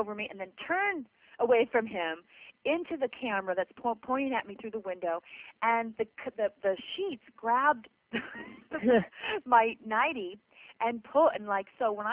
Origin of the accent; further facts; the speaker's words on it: Garden Grove, California, United States; born there; Okay, I was born in Orange County.